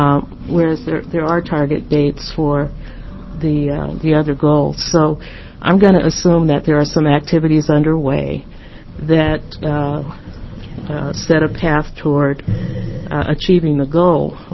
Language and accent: English; Oregon, United States; I grew up in Oregon, but was counseled away from the opportunity because of discrimination.